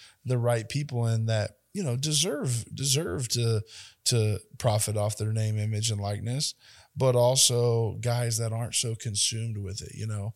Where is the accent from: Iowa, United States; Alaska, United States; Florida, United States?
Florida, United States; born there; I was born in Florida.